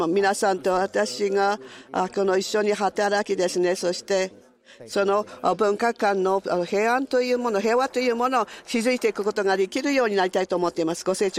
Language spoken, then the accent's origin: Japanese; Turkey; Japanese is a second language; トルコの出身です。トルコから参りました。